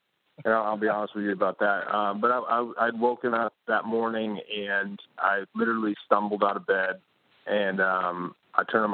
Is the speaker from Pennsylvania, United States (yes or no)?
no; Connecticut, United States; My family. I grew up in Connecticut. I had relatives that served, but it was never in my pipeline to join.